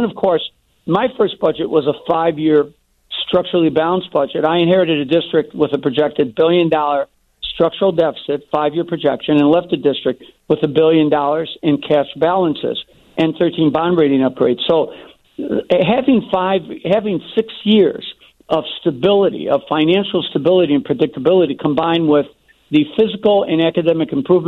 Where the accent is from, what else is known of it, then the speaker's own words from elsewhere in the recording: Chicago, Illinois, United States; I grew up in the Roseland-Pullman area.